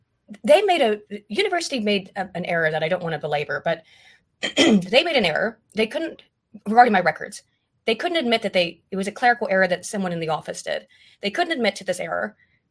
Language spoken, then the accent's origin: English; West Virginia, United States; Well, I'm from the US. Grew up as a young kid in West Virginia, which is very, very rural state.